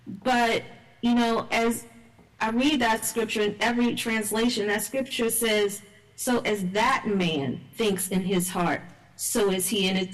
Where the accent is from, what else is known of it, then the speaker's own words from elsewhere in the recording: New Orleans, Louisiana, United States; New Orleans, Louisiana.